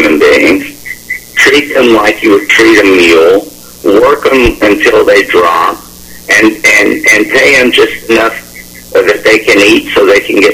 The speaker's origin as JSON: {"language": "English", "region": "the South", "country": "United States", "said": "And, you know, I'm a Southerner, you're a Southerner, lots of your listeners are Southerners."}